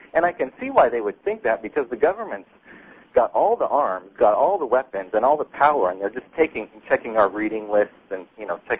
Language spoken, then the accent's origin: English; Northwest, United States; I'm from the Northwest originally.